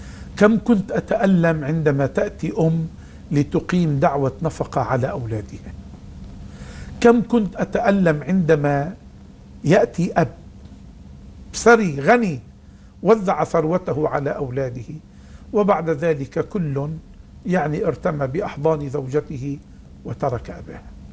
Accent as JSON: {"language": "Arabic", "country": "Lebanon", "said": "والأمر الثاني بلدي لبنان، يعني أعيش همه صباح مساء"}